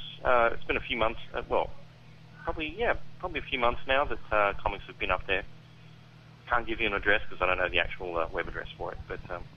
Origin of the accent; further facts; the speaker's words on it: Australia; As an Australian, I'm always going to find the non-American accents are quite refreshing because I normally only deal with American accents.